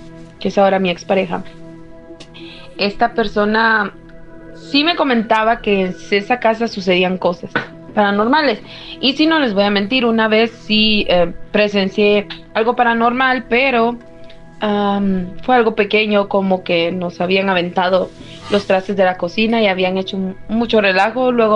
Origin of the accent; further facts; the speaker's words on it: Francisco Morazán, Honduras; yo soy originaria de Honduras, de la ciudad capital